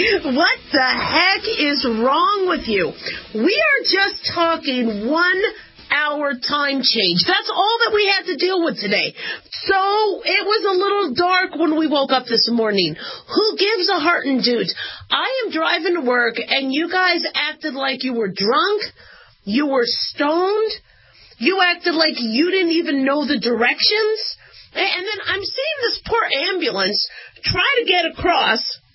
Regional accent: Las Vegas, Nevada, United States; And I'm expecting, because I'm from Vegas, I'm expecting somebody to complain or somebody to try to, you know, take cuts into the buffet line.

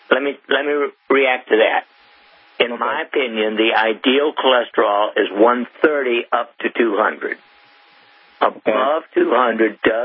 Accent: Columbia, South Carolina, United States; born there; Okay. Well, you know, I was born in Columbia, so that's, I know South Carolina.

